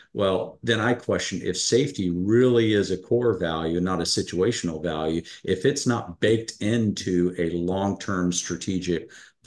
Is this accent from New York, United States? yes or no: no; Houston, Texas, United States; So I can speak my native language there coming from Houston.